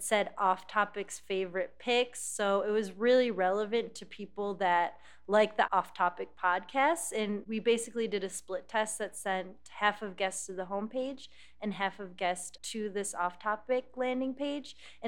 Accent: Michigan, United States; I'm from Michigan. I guess I'm a Lions fan.

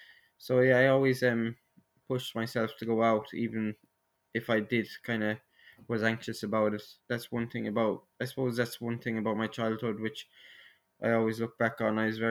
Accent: Munster, Ireland; I'm from Clare, I'm 27 years old.

